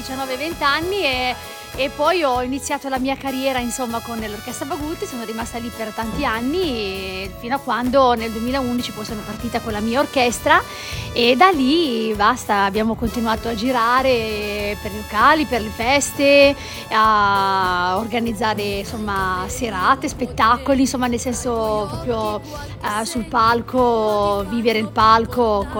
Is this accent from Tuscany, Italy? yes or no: no; Sanremo, Liguria, Italy; io vengo da Sanremo